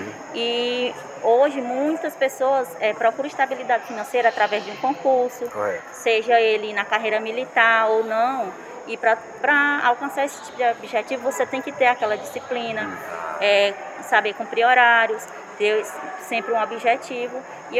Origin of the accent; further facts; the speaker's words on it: Picos, Piauí, Brazil; Sou de Picos, tenho 34 anos.